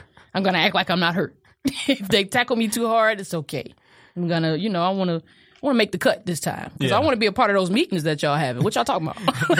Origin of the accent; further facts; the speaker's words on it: Kankakee, Illinois, United States; I'm gonna tell you, like, growing up in Kankakee too, and I know a lot of people can attest to this, but once we were outside, we had to stay outside.